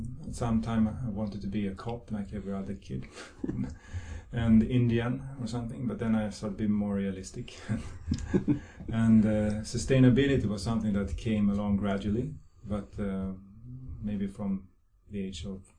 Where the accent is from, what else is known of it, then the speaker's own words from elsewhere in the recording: Sweden; About 100 kilometers to the west of here, south of Sweden. Small town near a big lake, nice place to grow up.